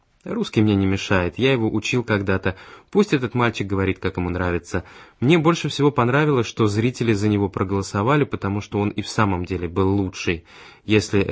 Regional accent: Slovakia; Russian is a second language; Я вообще сам из Словакии и к национальным вопросам отношусь спокойно.

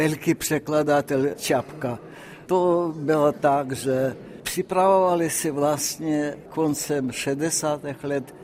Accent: Saint Petersburg, Russia; Czech is a second language; Ano, u nás v Petrohradě, ano.

